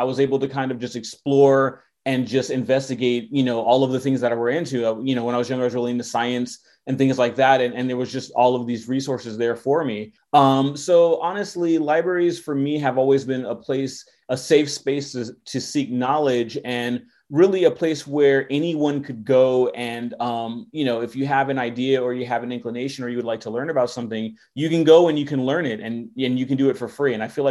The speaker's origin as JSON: {"language": "English", "town": "Los Angeles", "region": "California", "country": "United States", "tie": "born or raised there", "said": "I feel like growing up in Los Angeles, neighborhoods are very important, and it kind of forms the identity of the city."}